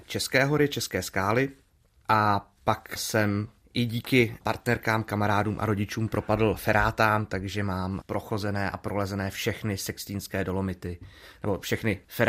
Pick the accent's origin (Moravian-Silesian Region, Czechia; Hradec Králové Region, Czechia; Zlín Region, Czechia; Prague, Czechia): Moravian-Silesian Region, Czechia; Ostrava; also born or lived in Tábor; Já jsem se tam ale pouze narodil. Rovnou po porodu jsem odjel, nebo byl jsem odvezen do Ostravy, kde jsem vyrostl. Ale na střední už jsem chodil do Prahy a na vysokou do Budějovic.